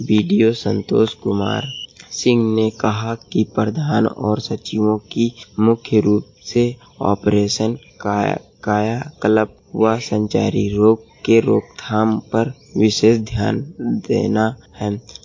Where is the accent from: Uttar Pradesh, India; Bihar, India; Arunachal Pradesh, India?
Uttar Pradesh, India; Barabanki; मैं बाराबंकी से हूँ।